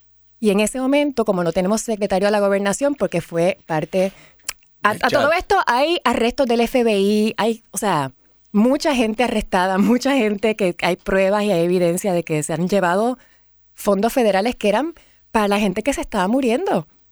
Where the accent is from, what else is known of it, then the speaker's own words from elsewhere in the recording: Puerto Rico; Por primera vez no hubo banderas partidistas en mi país, que eso yo nunca lo había visto, somos muy de partido. Banderas puertorriqueñas por todas partes